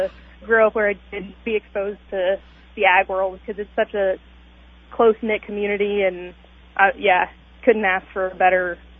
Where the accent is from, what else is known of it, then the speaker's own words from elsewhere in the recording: Morrisonville, United States; Yeah, so I grew up in Morrisonville, in town, went to Morrisonville High School, graduated from there in 2015.